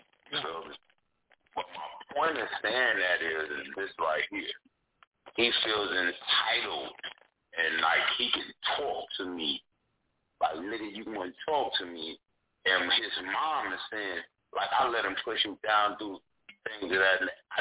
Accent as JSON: {"language": "English", "region": "West Coast", "country": "United States", "said": "Easy call, right? I'm from the West Coast."}